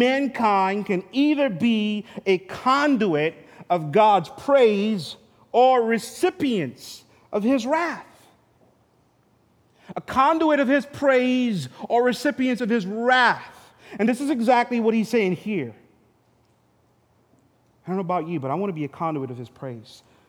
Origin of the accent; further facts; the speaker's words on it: St. Lucia; But I remember growing up in St. Lucia, man